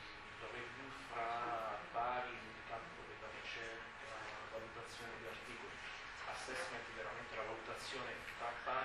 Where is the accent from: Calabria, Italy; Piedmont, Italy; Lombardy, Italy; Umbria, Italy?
Umbria, Italy; moved away as an adult; also born or lived in Basilicata; now in Rouen, France; Vengo in realtà dalla Basilicata in Italia, poi sono stato dall'età di 10 anni, ho sempre vissuto in Umbria, tra Assisi e Perugia, e da un po' di tempo, da 7 anni ormai, lavoro in Francia.